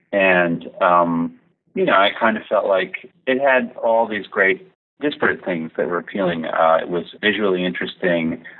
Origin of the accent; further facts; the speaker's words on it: Lincoln, Massachusetts, United States; Well, we grew up in New England where we were in an accordion free zone pretty much. There were no ethnic traditions in Lincoln, Massachusetts that included the accordion.